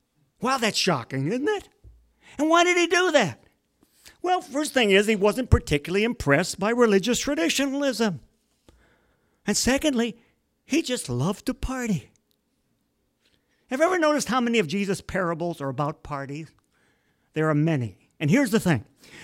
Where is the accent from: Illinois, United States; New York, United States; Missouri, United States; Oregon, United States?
Missouri, United States; St. Louis; we're both from St. Louis and we love the Cardinals and baseball is big to us.